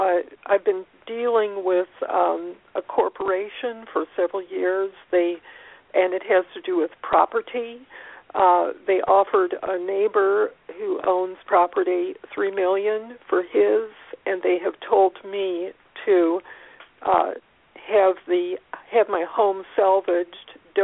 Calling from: Kentucky, United States; I'm calling from Kentucky

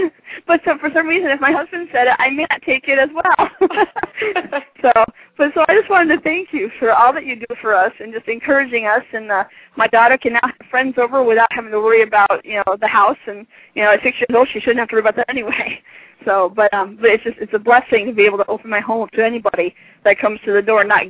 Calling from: Schenectady, New York, United States; Hi, I'm calling from Schenectady, New York.

